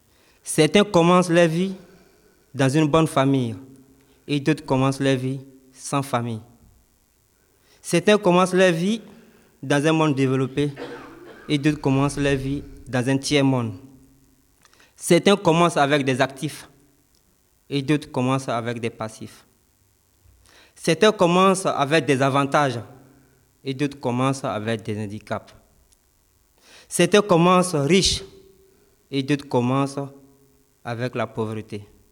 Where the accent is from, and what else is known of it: Côte d’Ivoire; now in France